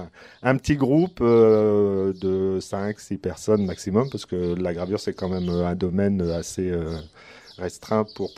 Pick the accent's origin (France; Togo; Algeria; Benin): France; Hauts-de-France; Je suis Picard, mais d'origine normande. Ça fait 30 ans que je suis à Perrois-les-Gombrilles.